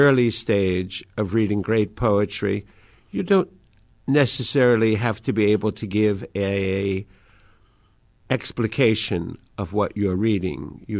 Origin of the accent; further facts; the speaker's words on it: New York, United States; first language Yiddish; English is a second language; I grew up in the Bronx speaking Yiddish, and because Mama and Papa only spoke Yiddish, and that was the language at home. And I taught myself to read English.